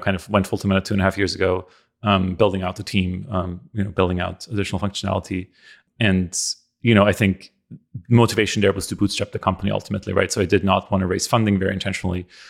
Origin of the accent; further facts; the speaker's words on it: Austria; English is a second language; I'm from Europe originally, from Austria.